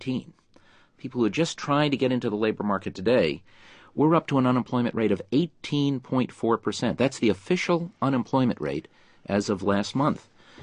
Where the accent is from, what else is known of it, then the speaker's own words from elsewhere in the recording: Detroit, Michigan, United States; It comes from growing up in Detroit, where I did, and I worked on an assembly line when I was in college.